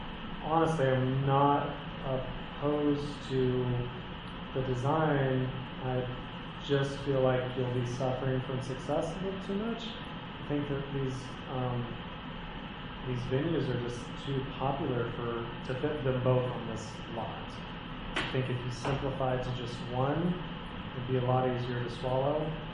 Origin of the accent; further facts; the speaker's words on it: Midwest, United States; I'm from the Midwest. I love Zaxby's.